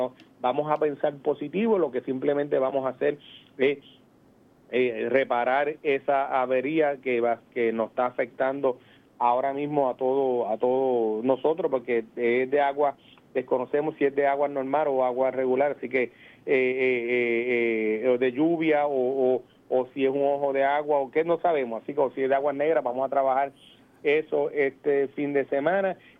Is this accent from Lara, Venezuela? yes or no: yes; Lara, Venezuela; para que los lareños estemos conscientes y seguros de que nuestras aportaciones llegaron donde tenía que llegar